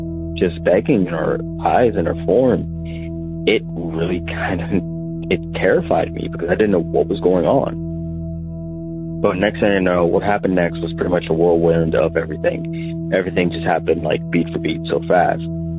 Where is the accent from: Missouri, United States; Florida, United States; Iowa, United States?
Florida, United States; Fort Myers; also born or lived in Canton, Ohio; Hey, Brewskis … I'm from Fort Myers, Florida